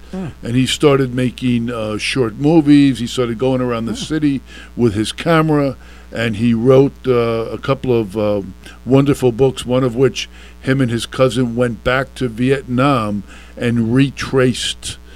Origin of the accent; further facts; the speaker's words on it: Long Island, New York, United States; … and I have known each other since we were kids, growing up on Long Island, not too far from here.